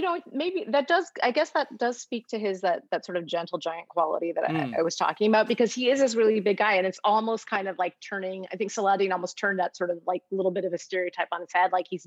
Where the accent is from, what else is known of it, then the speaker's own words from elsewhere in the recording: Chicago, Illinois, United States; Well, the bean, so Chicago's my hometown, so it was nice to be able to have that little piece in there.